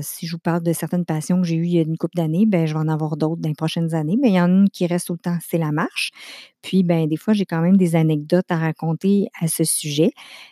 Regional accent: Contrecoeur, Quebec, Canada; je viens de la Rive-Sud de Montréal. J'ai 47 ans. J'ai été au primaire dans un village qui s'appelle Contrecoeur, au secondaire à Tracy, dans le temps qui est Sorel-Tracy, qui était l'école secondaire Bernard-Garipi

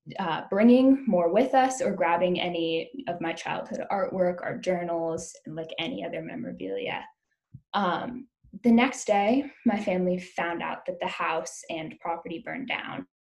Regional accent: Sonoma County, California, United States; So by mentioning that I was from Sonoma County, you can probably guess where this is going.

